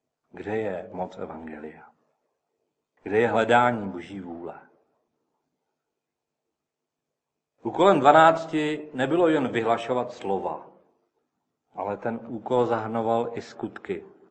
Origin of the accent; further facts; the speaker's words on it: United States; Ale já jako Američan bych asi nebyl zrovna tím dobrým rádcem.